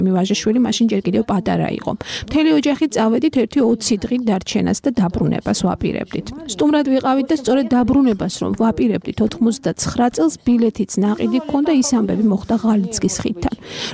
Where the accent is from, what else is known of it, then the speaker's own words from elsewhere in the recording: Sukhumi, Abkhazia, Georgia; მკითხა საინახართო, როცა ვუთხარი სოხუმიდან მეთქი, ამაშინ გასაგებიაო და რაგნებავთო.